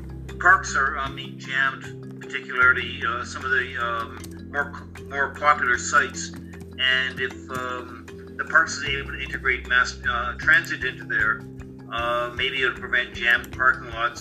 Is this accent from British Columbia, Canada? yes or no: yes; Golden, British Columbia, Canada; I'm from Golden, just down the road.